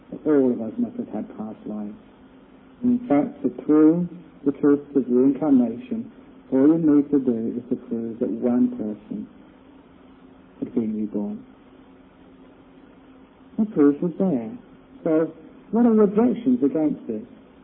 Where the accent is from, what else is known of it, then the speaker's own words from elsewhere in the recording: England, United Kingdom; born there; I was born in England